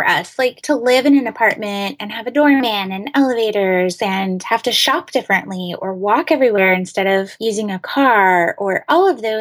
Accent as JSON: {"language": "English", "region": "Washington", "country": "United States", "said": "Out in the Pacific Northwest, and we're from a really small town. Well, like 2 small towns right next to each other. My small town's a little bit bigger than my husband's, but it's really interesting because all of our family is there."}